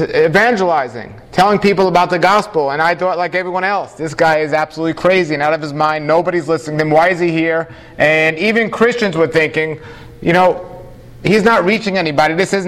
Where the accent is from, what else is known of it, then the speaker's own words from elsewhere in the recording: New York City, New York, United States; See, I wasn't a believer growing up in New York City. I was first an atheist and then I was a New Ager.